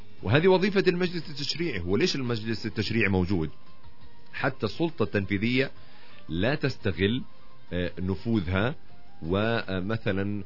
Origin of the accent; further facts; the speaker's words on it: Palestine; احنا كمجتمع فلسطيني